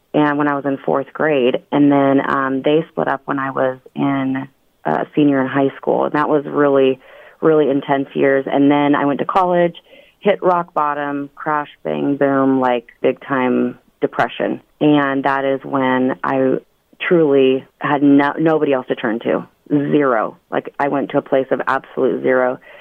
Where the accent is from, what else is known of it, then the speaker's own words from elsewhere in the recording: Idaho, United States; now in Portland, United States; I grew up in Idaho.